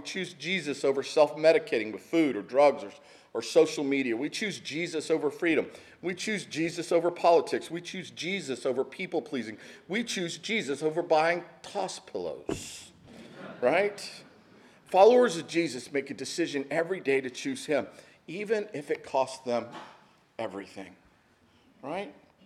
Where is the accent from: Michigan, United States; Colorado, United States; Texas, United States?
Texas, United States; I mean, I grew up in Texas. Every teacher had a paddle in her desk and used it liberally.